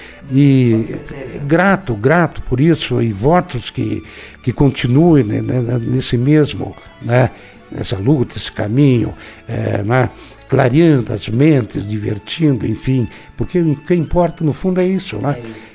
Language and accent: Portuguese; Rio Grande do Sul, Brazil; now in Paraná, Brazil; Eu, sendo gaúcho, morando aqui no Paraná